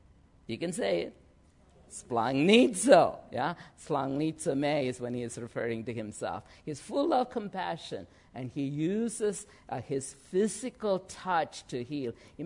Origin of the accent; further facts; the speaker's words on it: India; When I went to Philippines, I'm an Indian